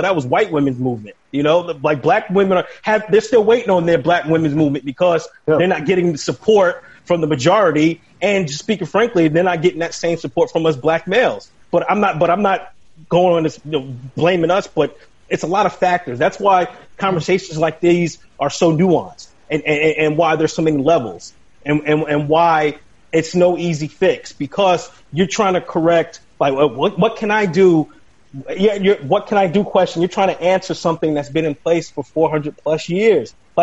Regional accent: New York, United States; I used to watch the news a lot when I was a kid, and growing up in New York

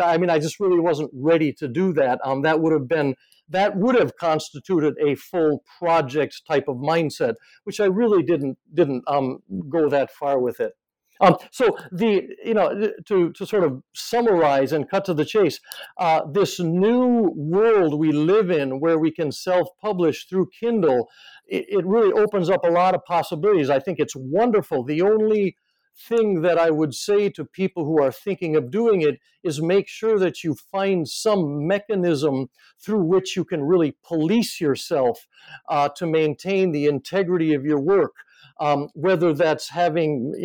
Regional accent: Aomori, Japan

